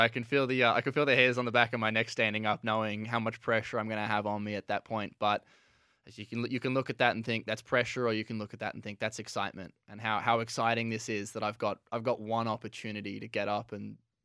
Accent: Melbourne, Victoria, Australia; I think, you know, born and bred in Melbourne, you have to love your footy.

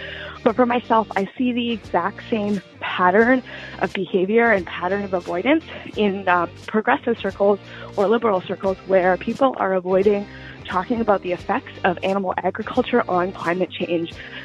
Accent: Berkeley, California, United States; I'm from Berkeley, California

